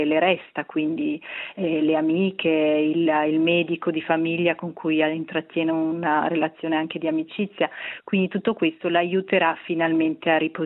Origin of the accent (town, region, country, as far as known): Brissago, Ticino, Switzerland; born or raised there